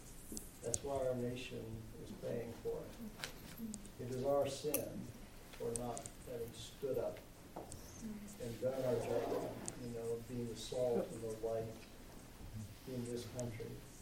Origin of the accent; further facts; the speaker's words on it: United States; Yeah, right, by birth. I'm an American.